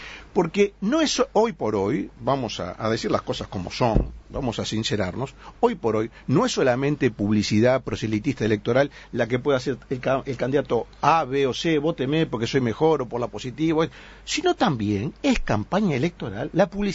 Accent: Uruguay

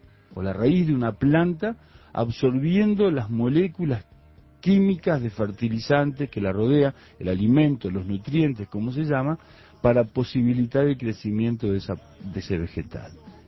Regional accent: Uruguay; somos uruguayos, estamos no, acá.

